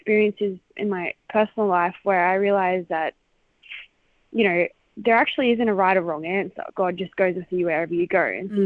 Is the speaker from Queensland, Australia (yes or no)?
yes; Townsville, Queensland, Australia; I grew up in Townsville. I grew up in Vincent on the street that was Wawrina.